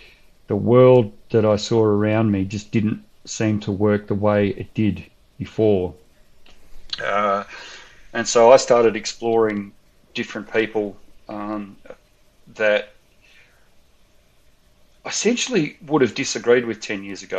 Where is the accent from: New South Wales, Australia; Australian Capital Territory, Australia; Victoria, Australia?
Victoria, Australia; So like Dan, I grew up in Victoria, in country Victoria as opposed to the city. Fairly simple upbringing. It wasn't an especially Christian upbringing, although I had a certain awareness of Christianity, mainly through my grandparents